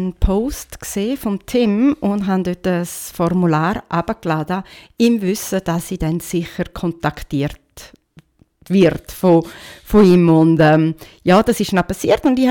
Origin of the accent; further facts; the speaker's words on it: Switzerland; Weil mir ist bewusst gewesen, dass wir doch ein bisschen andere Rahmenbedingungen bei uns in der Schweiz haben.